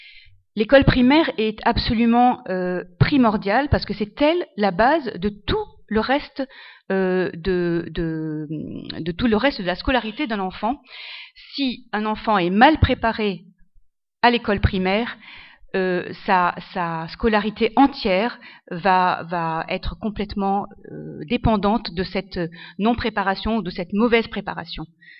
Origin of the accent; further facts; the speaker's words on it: Lebanon; now in France; parce que je suis libanaise d'origine, et donc j'ai enseigné pendant 11 ans au Liban, et puis ensuite pendant 17 ans en France